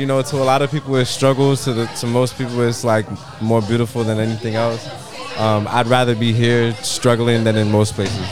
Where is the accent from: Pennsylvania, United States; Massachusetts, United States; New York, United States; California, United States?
New York, United States; I'll preface it that I'm from Rockham, so whatever. Being from New York to me, I mean, it means a lot.